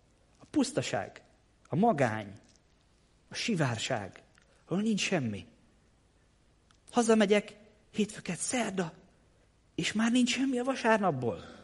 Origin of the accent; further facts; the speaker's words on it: Kétegyháza, Békés, Hungary; Én Békés megyei származású vagyok, kétegyházi.